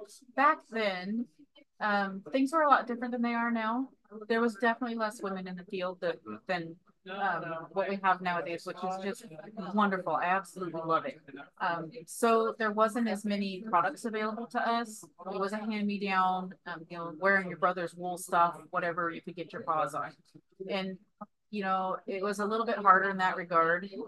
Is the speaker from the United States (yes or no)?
yes; Oregon, United States; now in Washington, United States; Actually born and raised in Oregon.